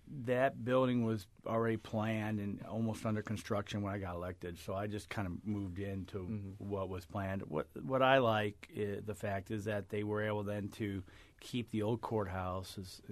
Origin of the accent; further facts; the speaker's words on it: Collinsville, Illinois, United States; Then it goes all the way to really the outskirts of the St. Louis area in my hometown of Collinsville, which has the world's largest.